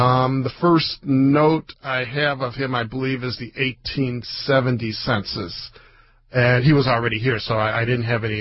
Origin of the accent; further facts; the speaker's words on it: Detroit, Michigan, United States; born there; So to us, even though I was born in Detroit, when I was a little kid, home was New Orleans.